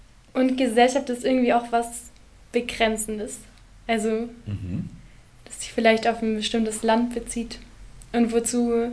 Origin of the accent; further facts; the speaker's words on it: Friedrichshafen, Baden-Württemberg, Germany; Also ich bin Häflerin. Ich bin hier in Friedrichshafen im Osten geboren.